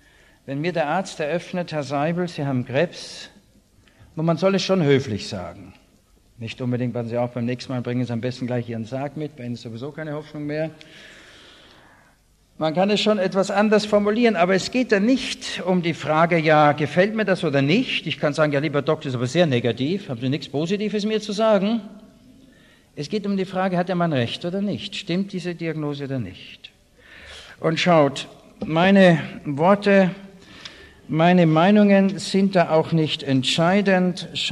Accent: Austria; Und ich selber als Österreicher, das Land war damals noch ziemlich konservativ

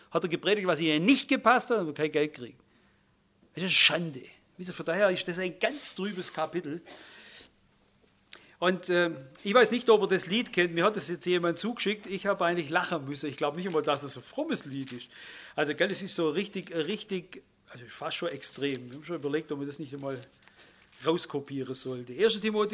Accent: Baden-Württemberg, Germany; Wisst ihr, ich bin ja ein Schwabe.

